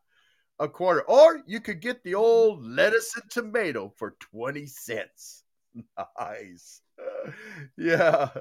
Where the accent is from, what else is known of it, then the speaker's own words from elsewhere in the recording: Salt Lake City, Utah, United States; born there; because I was born in Utah. I was born in Salt Lake City, Utah.